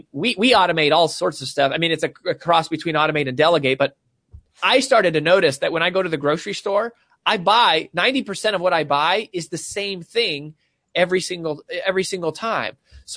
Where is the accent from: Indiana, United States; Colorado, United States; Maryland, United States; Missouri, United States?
Colorado, United States; the classic sort of signature story is that I grew up in Colorado, and in Colorado, we are famous for the Rocky Mountains.